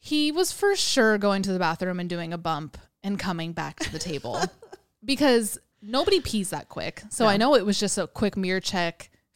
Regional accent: New York, United States; And oh no, I'm from New York.

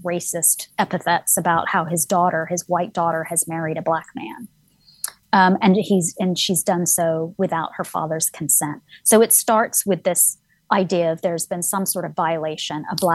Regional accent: United States; So I'm American, but I'm also a Pakistani.

